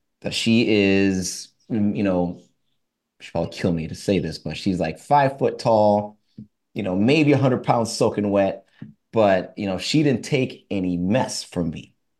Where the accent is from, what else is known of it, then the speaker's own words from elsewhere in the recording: Minnesota, United States; I grew up in Minnesota. So I was, one of the only, if not the only, African American in school, in my neighborhood, in the church that I grew up in.